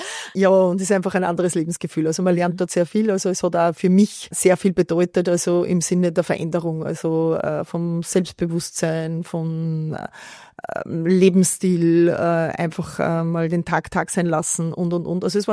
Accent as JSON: {"language": "German", "town": "Ottensheim", "region": "Upper Austria", "country": "Austria", "tie": "born or raised there", "said": "Also ich bin schon in Österreich geboren, meine Schwester nicht, die ist noch in Deutschland geboren und irgendwann sind wir nach Österreich und ich bin dann in der Nähe von Linz in Ottensheim aufgewachsen"}